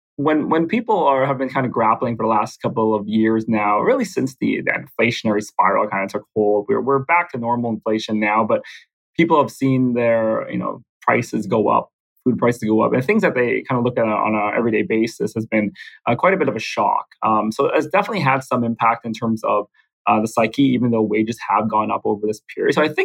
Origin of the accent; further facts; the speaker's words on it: Winnipeg, Manitoba, Canada; now in Vancouver, Canada; Myself, I'm not originally from Vancouver. I'm from Winnipeg, so I'm from the prairies. I moved out here quite some many years ago.